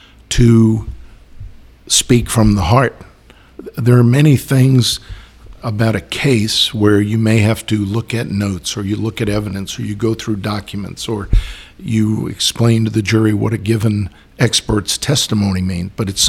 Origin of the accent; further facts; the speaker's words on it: Boston, Massachusetts, United States; now in West Palm Beach, United States; And that happened in the 50s when we moved down here from Boston to the West Palm Beach area.